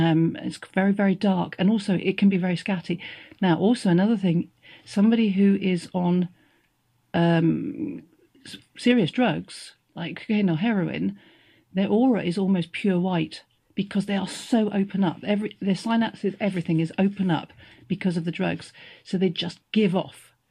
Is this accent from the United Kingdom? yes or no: yes; Peterborough, East of England, United Kingdom; And I grew up in Peterborough, the cathedral city.